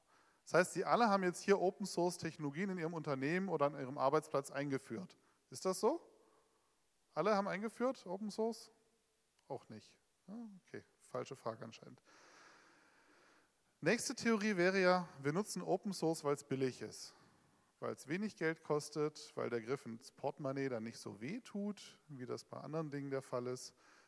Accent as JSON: {"language": "German", "region": "Berlin", "country": "Germany", "said": "Ich bin ja auch aus Berlin"}